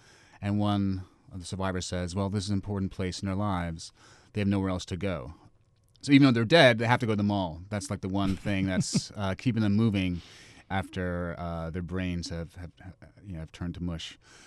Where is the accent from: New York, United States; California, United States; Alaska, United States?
New York, United States; New York City; So imagining an apocalypse for my hometown isn't that hard because I've seen it ruined.